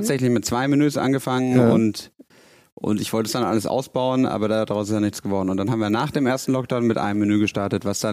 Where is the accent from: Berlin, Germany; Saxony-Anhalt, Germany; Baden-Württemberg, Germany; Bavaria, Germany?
Bavaria, Germany; Munich; nach München, ne? Was auch quasi meine Heimat ist.